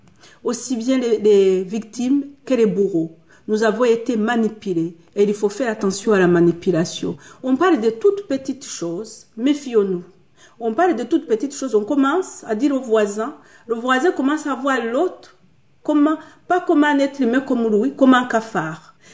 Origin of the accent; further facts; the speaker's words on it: Rwanda; Mais pendant longtemps, on a rêvé quoi, que cet itinéraire qu'on va retourner chez nous au Rwanda.